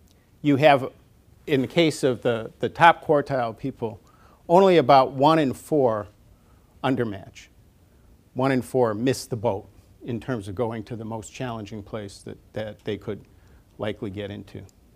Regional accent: Wisconsin, United States; Nothing against Whitewater, but it's one whose name I know because I grew up in Wisconsin.

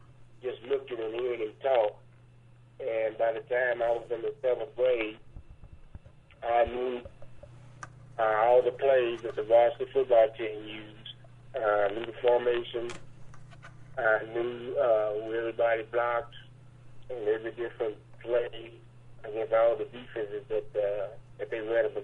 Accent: Waco, Texas, United States; also born or lived in Houston; I grew up just like any other, I guess, normal person in Waco. I was born in Houston.

